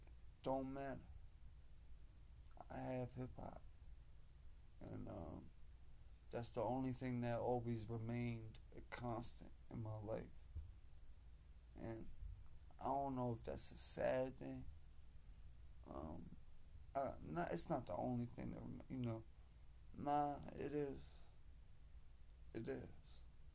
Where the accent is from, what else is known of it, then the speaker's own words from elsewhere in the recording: Philadelphia, Pennsylvania, United States; me, I'm from Philly. I'm, you know, I brought Philly attitude to Jersey